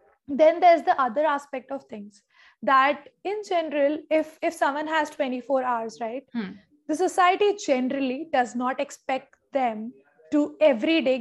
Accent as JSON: {"language": "English", "town": "Jaipur", "region": "Rajasthan", "country": "India", "said": "So natively, I'm from Jaipur, but throughout my schooling, and you'll be surprised, I've studied in 8 different schools."}